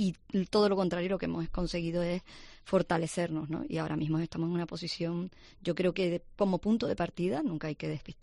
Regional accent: Canary Islands, Spain; Yo soy tinerfeña, mis hijas viven aquí

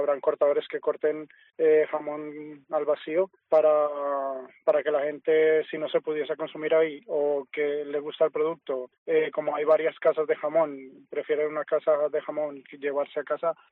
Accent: Colombia; now in Teruel, Spain; yo llegué hace 20 años a Teruel, soy de Colombia, y mi primer trabajo fue en un secadero de jamones.

